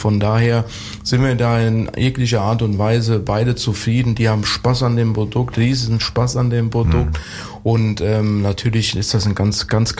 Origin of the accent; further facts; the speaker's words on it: Hesse, Germany; born there; Und ich musste dann als gebürtiger Hesse, ja.